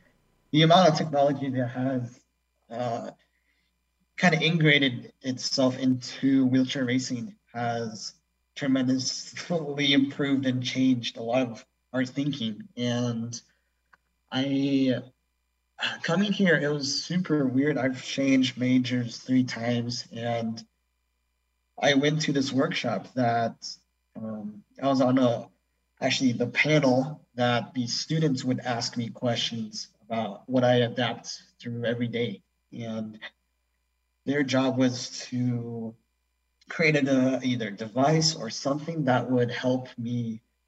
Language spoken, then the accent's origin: English; Cheney, Washington, United States; I am from Washington State, but I grew up in a small town in Cheney, which is at Eastern Washington, and on a little cattle ranch.